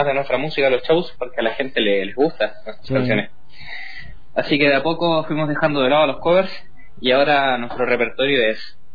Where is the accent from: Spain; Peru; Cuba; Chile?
Chile; moved away as an adult; now in Argentina; Sí, soy de Chile, estoy acá viviendo desde el 2020. Me vine para acá a estudiar y justo me agarró la pandemia.